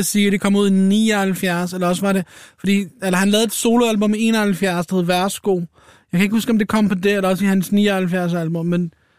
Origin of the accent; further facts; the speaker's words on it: Copenhagen, Capital Region of Denmark, Denmark; Jeg voksede op i København K, Indre